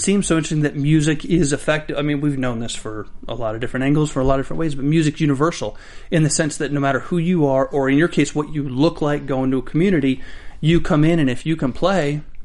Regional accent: the South, United States; because I'm from the South, it's almost like the small town South in a weird way.

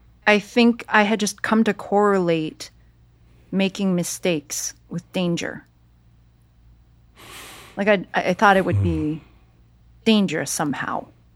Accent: San Jose, California, United States; I went back to San Jose, California, my hometown. So many languages spoken there, so many different Asians in my high school.

